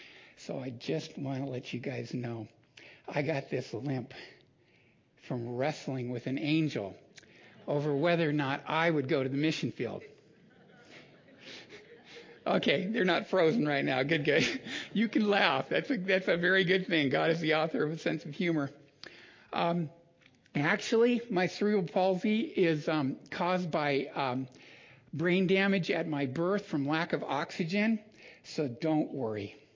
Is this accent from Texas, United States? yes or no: no; Bellevue, Washington, United States; I grew up in Bellevue, Washington, and came to Eastern Washington University